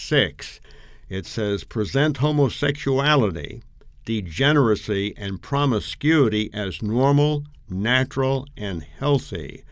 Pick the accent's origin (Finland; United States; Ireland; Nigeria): United States; New York City, New York; I'm originally from New York City, and I'm 78 years of age